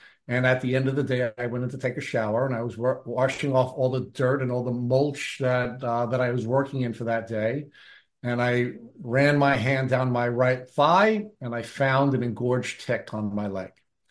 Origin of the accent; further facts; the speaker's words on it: Long Island, New York, United States; And although I grew up on Long Island and I was familiar with Lyme disease